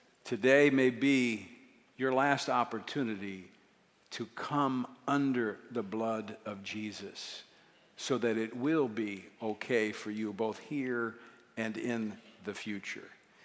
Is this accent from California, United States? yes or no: no; Louisiana, United States; followed by Monroe, Louisiana, in my home state.